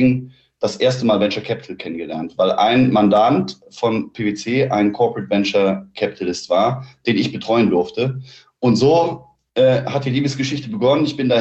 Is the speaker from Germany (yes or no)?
yes; Cologne, North Rhine-Westphalia, Germany; ich bin aus Köln